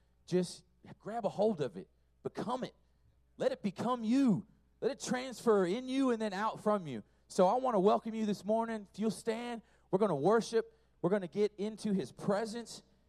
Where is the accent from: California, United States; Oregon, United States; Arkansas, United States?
California, United States; San Diego; Growing up, I lived in San Diego, and Top Gun was in my hometown.